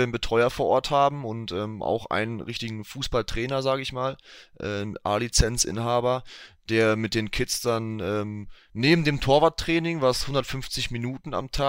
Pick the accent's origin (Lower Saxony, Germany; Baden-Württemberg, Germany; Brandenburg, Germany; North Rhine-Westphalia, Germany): North Rhine-Westphalia, Germany; Ennigerloh; in Ennigerloh, 59320 Ennigerloh. Das ist mein Heimatort, hier spiele ich auch Fußball beim SuS Ennigerloh.